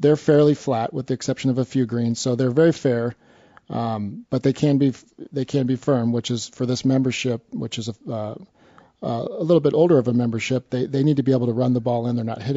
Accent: Scottsdale, Arizona, United States; now in Park City, United States; I came from Scottsdale, Arizona, and there's a big difference here.

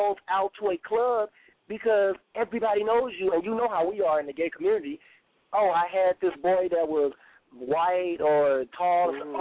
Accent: Dallas, Texas, United States; because I grew up in South Dallas in the late 80s, early 90s.

